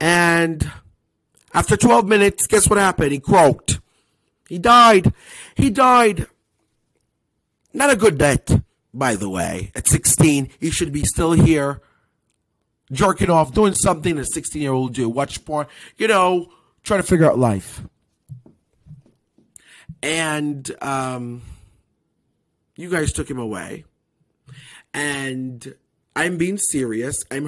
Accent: Jamaica; now in United States; because I'm from Jamaica and I came here to seek asylum.

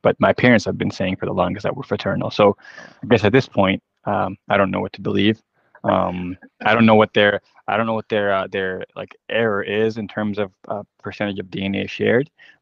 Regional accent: Chad; also born or lived in Iowa City, United States / Ames, United States; I was born in Iowa City. Lived in the States my first 7 years, so in Ames, Iowa. I also lived overseas, and I'm originally from Chad. So both parents are from Chad, and I lived, I guess, in Africa for a while, in Europe, and in the U.S.

